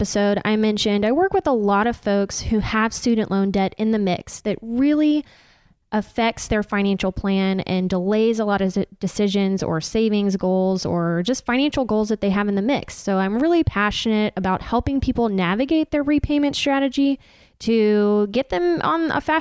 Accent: Georgia, United States; So born and raised in Georgia, never left, went to Kennesaw State.

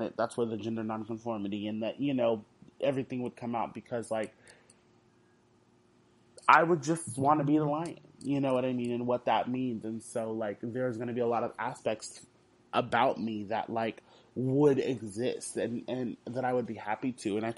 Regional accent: Houston, Texas, United States; I know about Tuts because I'm from Houston

